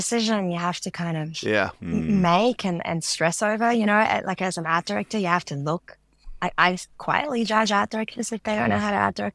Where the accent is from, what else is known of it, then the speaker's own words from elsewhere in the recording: Melbourne, Victoria, Australia; Listen, I'm from Melbourne, right? So it started there, and then New York, black is also the colour.